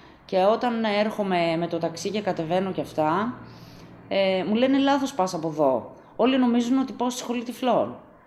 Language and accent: Greek; Vergina, Central Macedonia, Greece; moved away as an adult; now in Thessaloniki, Greece; Κατάγομαι από τα μέρη της Βέρειας, είμαι από τη Βεργίνα συγκεκριμένα. Ήρθα στη Θεσσαλονίκη 18 χρονών.